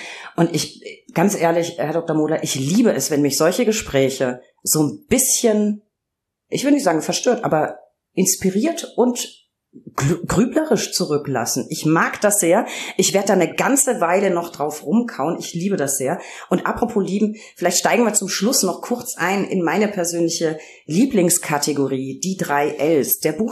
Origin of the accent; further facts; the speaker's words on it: Bavaria, Germany; Ich liebe meinen Heimatdialekt. Ich komme aus Franken, also auch Weingegend.